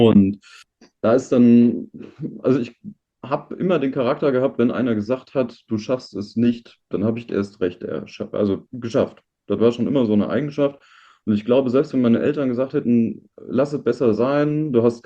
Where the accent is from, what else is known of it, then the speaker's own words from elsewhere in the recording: North Rhine-Westphalia, Germany; also ich komme ja oben aus dem Johannland, ne?